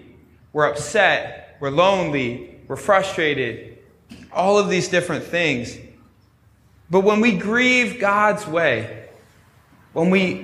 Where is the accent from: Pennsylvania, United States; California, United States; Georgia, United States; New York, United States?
Pennsylvania, United States; Harrisburg; There is a, in my hometown of Harrisburg, there's an amusement park called Hershey Park.